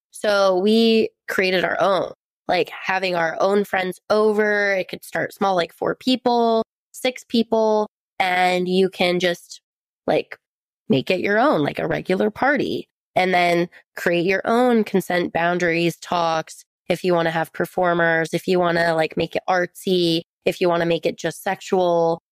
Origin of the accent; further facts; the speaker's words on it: St. George, Utah, United States; I'm from St. George. I'm from small towns and they're there.